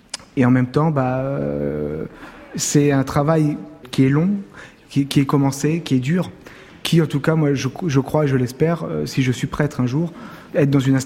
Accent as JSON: {"language": "French", "region": "Île-de-France", "country": "France", "said": "J'ai 32 ans, voilà, je suis originaire de l'Essonne"}